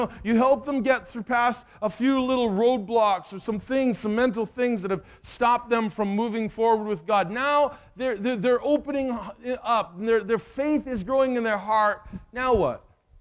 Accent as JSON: {"language": "English", "country": "Canada", "said": "I'll speak as fast as a Canadian can, which is like four times as fast as you can."}